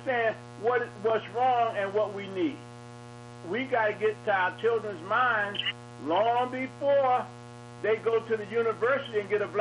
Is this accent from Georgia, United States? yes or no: no; Brooklyn, New York, United States; I grew up in Brooklyn, New York, and I went to school. I lived on Fulton Street.